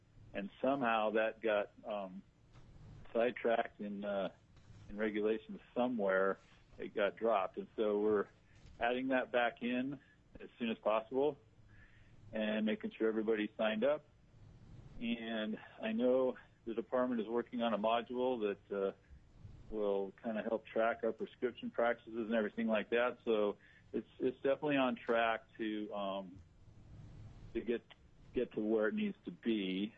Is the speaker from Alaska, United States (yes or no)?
yes; Anchorage, Alaska, United States; I'm from Anchorage, current chair of the Board of Dental Examiners